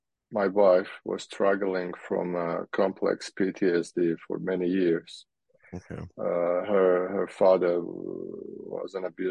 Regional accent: Armenia; I was born and raised in Armenia.

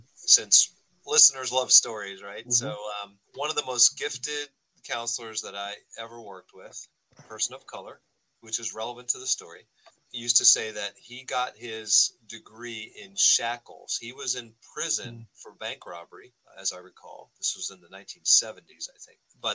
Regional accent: Virginia, United States; But my home state of Virginia

